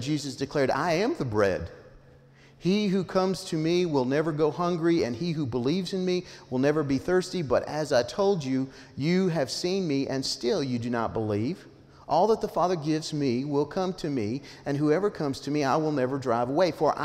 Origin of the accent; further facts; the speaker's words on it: Cotopaxi, Colorado, United States; now this is from my hometown, okay? Semi-hometown, Cotopaxi, Colorado.